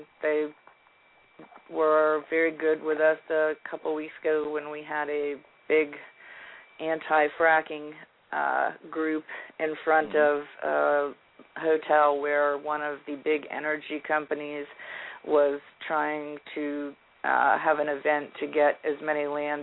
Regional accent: Ohio, United States; Southeastern Ohio. Rural Appalachian.

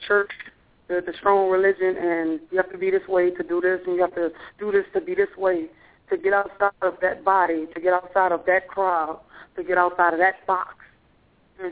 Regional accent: New Orleans, Louisiana, United States; I'm from New Orleans, so it was a different culture of music for the hip-hop concern of it.

